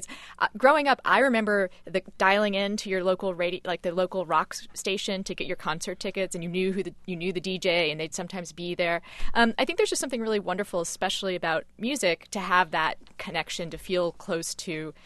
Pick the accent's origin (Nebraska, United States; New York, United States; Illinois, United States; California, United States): Nebraska, United States; I grew up in Nebraska where we didn't have enrichment programs or really very much homework.